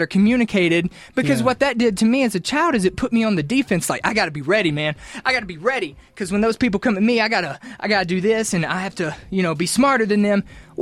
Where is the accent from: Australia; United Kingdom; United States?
United Kingdom; accent: British; Because of my British accent.